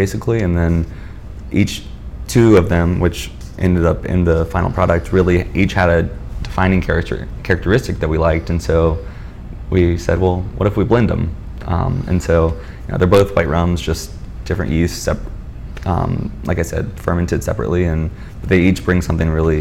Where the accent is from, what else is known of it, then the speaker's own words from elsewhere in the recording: Morgan City, Louisiana, United States; moved away as an adult; I am from Morgan City. I left the state to go to college, which is where I met my business partner.